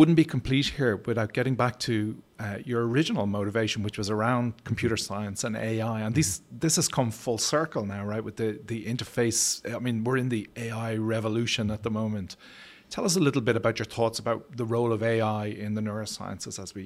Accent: Ireland; growing up in Ireland, where we have Irish and English

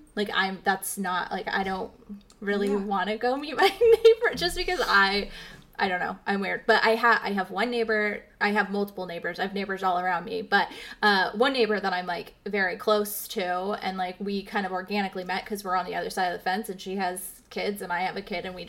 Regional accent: La Pine, Oregon, United States; I'm from Lapine. Yeah, I grew up in Lapine until I was 12. And then when my mom was like, oh, we're going to move to, like, Springfield

